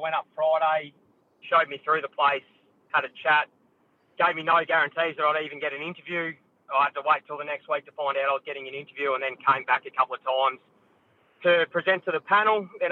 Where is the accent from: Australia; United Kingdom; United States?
Australia; Lara, Victoria; My home, where my parents are, is 20 minutes away. This is where I grew up in Lara, 20 minutes away from Geelong, 20 minutes away from Werribee.